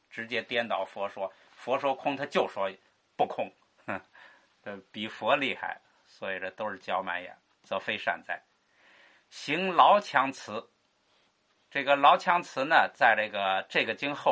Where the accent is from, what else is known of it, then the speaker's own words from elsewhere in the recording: China; 一开始就只好从我们中国人知道的词儿里头呢